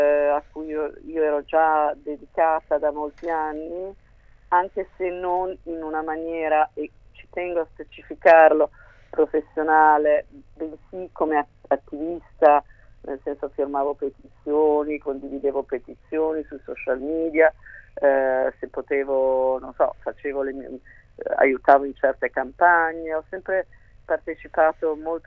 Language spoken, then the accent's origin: Italian; Portogruaro, Veneto, Italy; now in Uruguay; io non sono veneziana, sono veneta. Però la parola veneta in castellano non si può tradurre, per cui mi metto sempre veneziana. In realtà io sono veneta, della provincia di Venezia